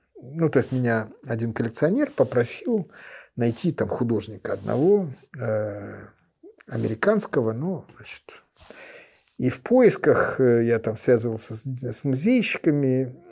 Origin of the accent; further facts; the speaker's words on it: Moldova; now in Berlin, Germany; я, как молдаванин, живущий в Берлине, абсолютно легально